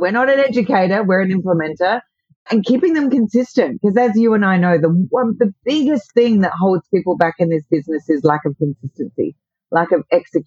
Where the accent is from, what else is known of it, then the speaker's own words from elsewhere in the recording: Australia; accent: Australian; Yeah, I'm in Australia, as everyone can probably tell by my accent. But I, as you know, I do spend a fair amount of time in the U.S. these days.